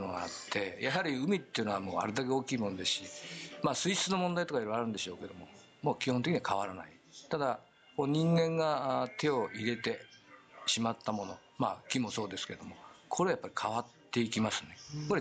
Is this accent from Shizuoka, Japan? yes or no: no; Gifu, Japan; 僕自身岐阜が出身なんで、海のない県なんでね